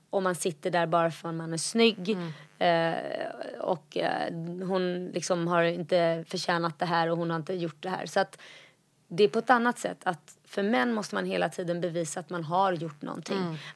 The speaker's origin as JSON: {"language": "Swedish", "region": "Småland", "country": "Sweden", "tie": "born or raised there", "also_born_or_lived": "Israel", "said": "Jag är uppvuxen, eller jag har bott i Småland. Från 0 till 7 år. Jag bodde också till och med i Israel i 2 års ålder också."}